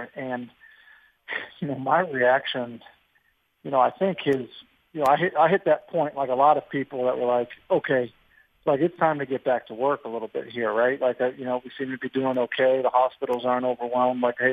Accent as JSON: {"language": "English", "town": "Boston", "region": "Massachusetts", "country": "United States", "tie": "born or raised there", "said": "Yeah, definitely, very familiar with her growing up in Boston."}